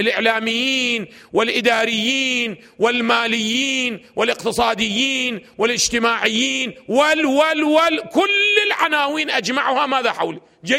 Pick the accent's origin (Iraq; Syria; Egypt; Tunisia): Iraq; لو ما صار عندنا بالعراق احنا كان عندنا نظام ديكتاتوري استبدادي جاثم على صدر العراق 40 عام